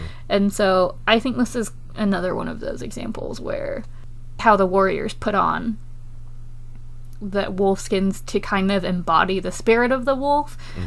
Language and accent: English; United Kingdom; I'm British and not paprika.